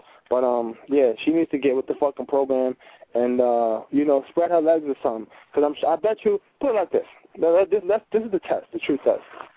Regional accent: Brooklyn, New York, United States; Like, I'm from Brooklyn and all that shit.

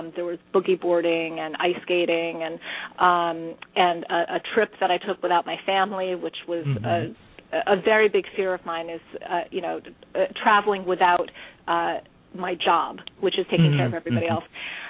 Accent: New York, United States; I grew up in the Bronx, so, you know, I am much more comfortable in a city environment.

